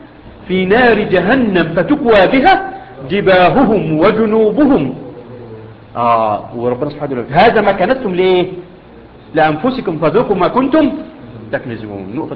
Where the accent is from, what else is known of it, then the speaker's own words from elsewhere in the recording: Egypt; حتى احنا عندنا في مصر يقول لك ايه ده حاطط تحت البلاطه